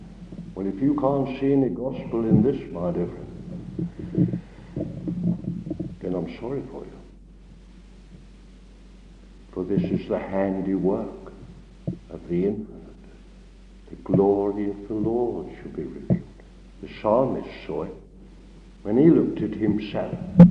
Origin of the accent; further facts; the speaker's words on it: London, United Kingdom; I'm not a countryman, I'm a Londoner